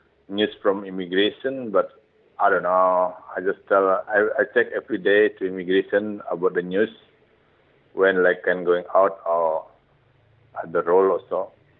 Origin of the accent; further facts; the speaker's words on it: Bali, Indonesia; English is a second language; Tabanan Regency, around like 1 hour from San Noro.